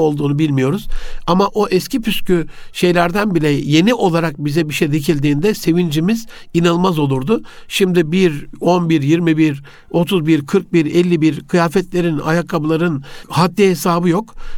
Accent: Gaziantep, Turkey; Ben bir gün memleketim Antep'e gittim.

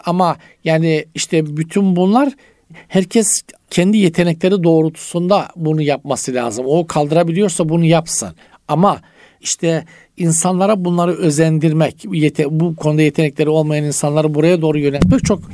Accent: Black Sea Region, Turkey; Ha, bizim Karadeniz'de tabii kolay parlar, kolay söner.

